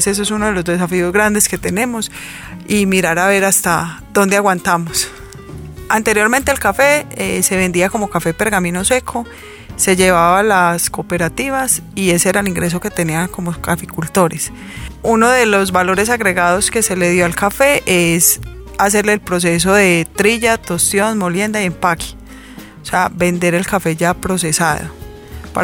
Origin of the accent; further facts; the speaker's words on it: Colombia; Nosotros, como buenos colombianos, productores de café, no tomamos café de especialidad.